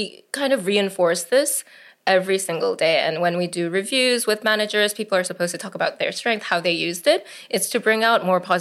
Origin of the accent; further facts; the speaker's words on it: Seoul, South Korea; also born or lived in United States; And as for … I grew up in Seoul and the US, so I'm a third culture kid like you.